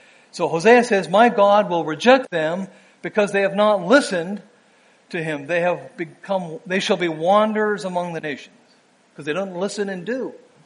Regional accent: Canada; accent: Canadian; It's sort of like you listening to my Canadian accent or something.

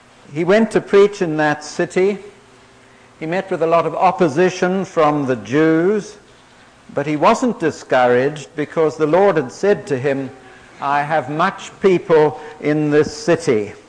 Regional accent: Durban, KwaZulu-Natal, South Africa; The southern tip is South Africa. We come from Durban on the east coast, which is roughly where the 30-degree parallel meets the 30-degree longitude.

